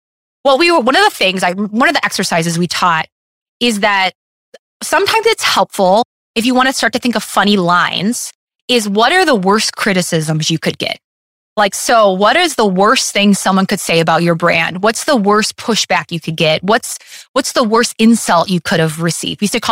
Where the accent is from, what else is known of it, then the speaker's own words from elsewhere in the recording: Detroit, Michigan, United States; I'm from Detroit. So, you know, of course that's in my Rolodex of must see movies.